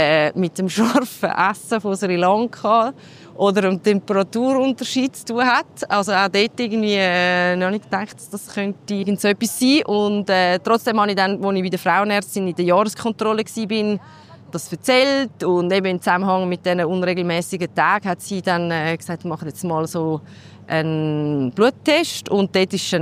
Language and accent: German; Zurich, Switzerland; Ich komme aus Zürich